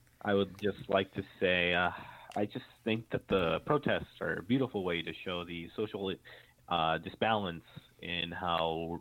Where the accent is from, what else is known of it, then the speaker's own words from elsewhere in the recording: Jacksonville, Florida, United States; I came across this by Blog Talk Radio, and I come from Jacksonville, Florida.